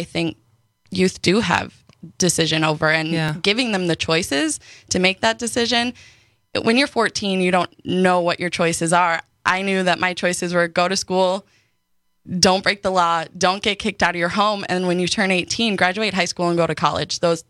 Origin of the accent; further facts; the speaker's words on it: Milwaukee, Wisconsin, United States; also born or lived in Hurley; I was born in Milwaukee. I lived a few years up in Hurley, Wisconsin.